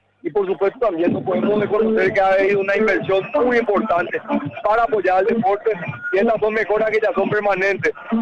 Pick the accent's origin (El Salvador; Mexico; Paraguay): Paraguay; muy agradecido y muy orgulloso como paraguayo